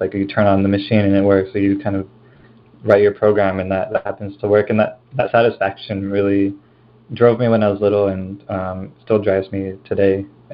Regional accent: California, United States; I grew up here in the Bay Area, and was really fortunate to have two parents that were, they were engineers in the 70s in Silicon Valley.

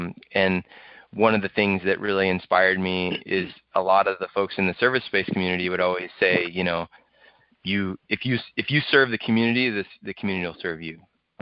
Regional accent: Maine, United States; It was a theater in my hometown in Maine, where I grew up, and it was built in 1880

